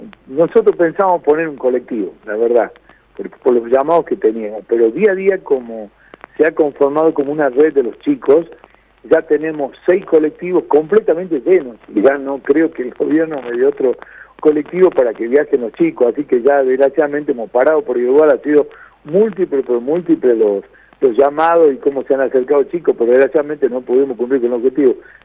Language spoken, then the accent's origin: Spanish; Jujuy, Argentina; now in Córdoba, Argentina; Sí, yo soy jujeño, pero vivo desde el año 68. Yo me vine acá a Córdoba porque mi padre tenía un establecimiento comercial, así que me vine, estudié acá, pero siempre vuelvo, yo tengo casa allá